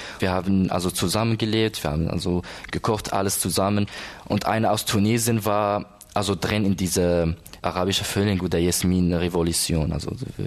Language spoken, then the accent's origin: German; Algiers, Algiers Province, Algeria; German is a second language; Also ich komme aus Algier und Algier steht in der Mitte Algerien.